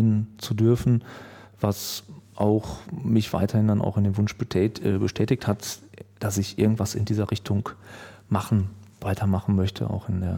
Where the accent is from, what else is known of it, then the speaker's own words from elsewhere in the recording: Witten, North Rhine-Westphalia, Germany; born there; ich bin gebürtiger Wittener.